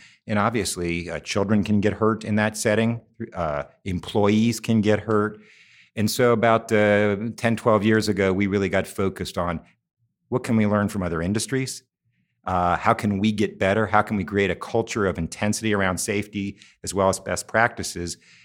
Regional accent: Cincinnati, Ohio, United States; what a privilege it is to be part of Cincinnati Children's Hospital Medical Center, my hometown children's hospital

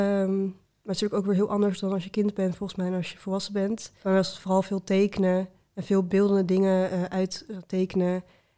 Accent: Utrecht, Netherlands; Ja, ik weet nog heel goed, ik kom uit Utrecht.

